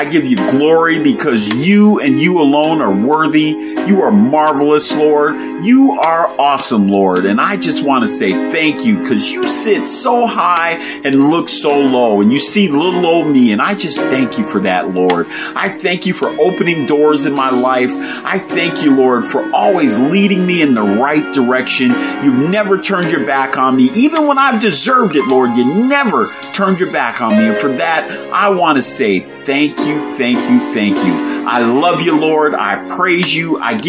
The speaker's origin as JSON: {"language": "English", "region": "New York", "country": "United States", "tie": "born there", "said": "I was born in June, so when I was born into hot weather, especially in upstate New York. It was humid, too."}